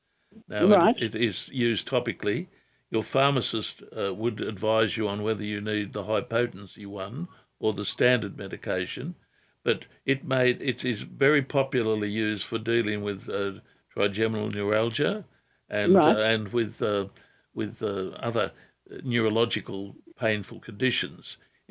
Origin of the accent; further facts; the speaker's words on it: Adamstown, New South Wales, Australia; You're in Adamstown. I was born and raised in Adamstown, a good old town.